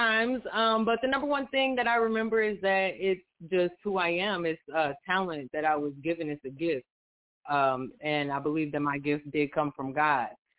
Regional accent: St. Paul, Minnesota, United States; I am from Minnesota. I am a rapper and a singer. And I'm from St. Paul.

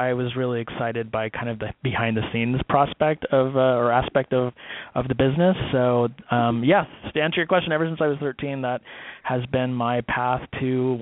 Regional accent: California, United States; I grew up in California, and it you know, obviously, as everyone knows, it rarely rains out here.

